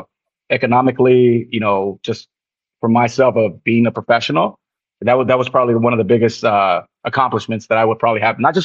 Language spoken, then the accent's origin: English; Los Angeles, California, United States; So I'm a Los Angeles kid. I'm an LA kid, the Cali kid. I grew up in LA. I come from an immigrant family, born and raised in LA, grew up.